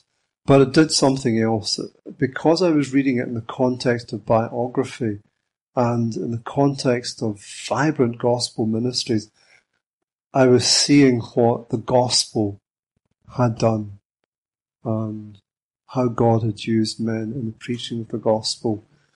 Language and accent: English; Ayr, Scotland, United Kingdom; I was working, as I had done before in previous years, in a factory bakery in my hometown of Ayr